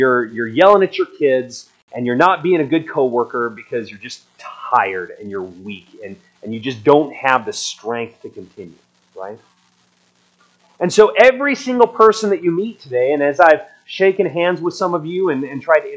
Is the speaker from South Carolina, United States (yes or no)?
no; Craig, Colorado, United States; I grew up in Craig, Colorado, and I knew people who said that they can worship God better on a mountain by themselves than in a building full of hypocrites.